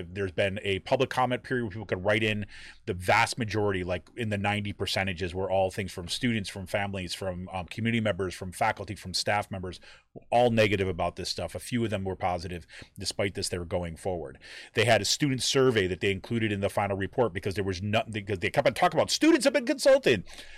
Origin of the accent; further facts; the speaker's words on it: Texas, United States; So like, I'm from Texas, and we don't do that mask thing down here.